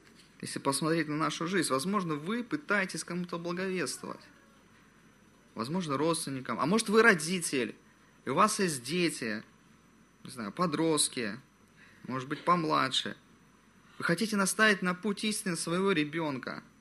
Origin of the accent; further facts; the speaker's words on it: Krasnodar, Krasnodar Krai, Russia; хотя я родился, вырос, учился в Краснодаре